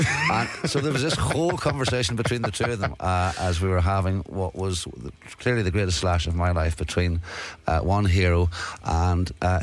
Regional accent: Coleraine, Northern Ireland, United Kingdom; Although, I'm awestruck when I meet players from Coleraine in my hometown, who are top of the league, by the way.

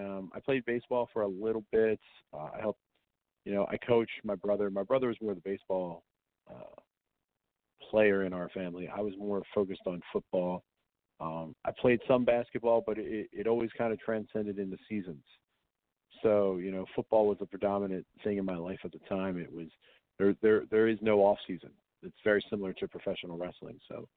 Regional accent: Delaware, United States; Obviously I grew up in Delaware, you know, so it kind of just transcended from that area

